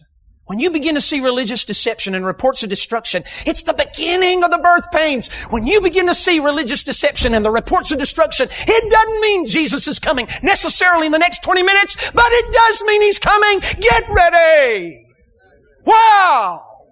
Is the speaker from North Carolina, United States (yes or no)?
yes; North Carolina, United States; Now, I'm from North Carolina, from the mountains, and we're slower over there.